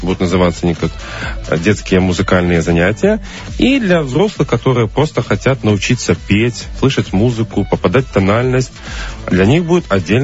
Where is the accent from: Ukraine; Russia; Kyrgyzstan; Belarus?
Belarus; Gomel, Gomel Region; Да, это очень хорошо, что наш первый опыт был именно в родном городе.